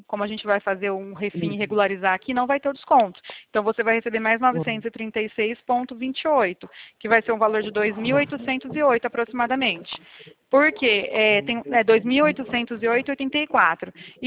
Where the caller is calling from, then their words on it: Bebedouro, São Paulo, Brazil; Eu falo aqui de Bebedouro, interior de São Paulo.